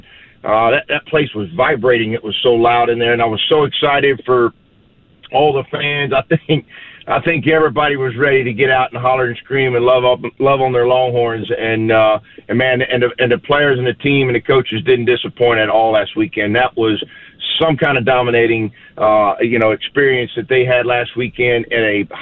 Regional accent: Texas, United States; I'm a Texan proud for sure, but I don't think any state does it better than the great state of Texas.

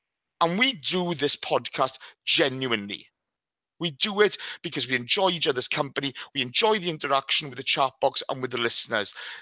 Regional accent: Wales, United Kingdom; Yeah, I'm a middle-aged white guy. Yeah, I'm Welsh.

